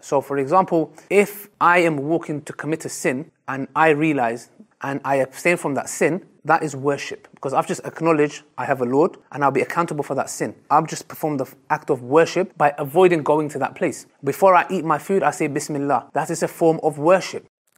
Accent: Kayseri, Kayseri Province, Turkey; Yes, I'm from Turkey.

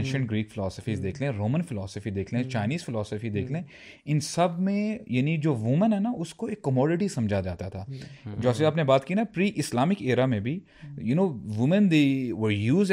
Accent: India; हम जब इंडिया से आए यहाँ पे, और मैं इंडिया अभी की बात नहीं कर रहा, मैं इंडिया सब यानी हिंदुस्तान की बात कर रहा हूँ

